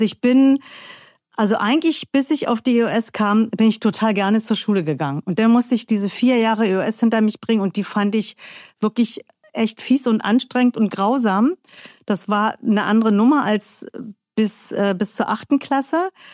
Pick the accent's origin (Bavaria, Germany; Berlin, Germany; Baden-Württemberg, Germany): Berlin, Germany; accent: Berlin dialect; Ich komme aus Berlin, ja. Ich kann auch richtig Berlinern, wenn ich will. Das lasse ich jetzt aber mal hier. Und wir haben immer in Prenzlauer Berg gewohnt.